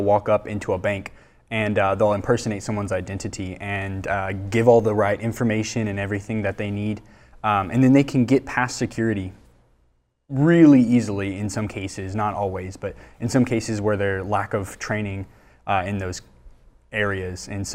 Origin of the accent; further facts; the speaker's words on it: Kilgore, Texas, United States; Originally from Northeast Texas, around Tyler area.